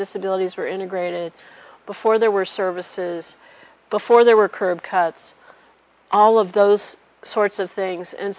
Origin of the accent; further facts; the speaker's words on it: San Mateo, California, United States; And I grew up in San Mateo, which is about 15 miles up the road from Stanford.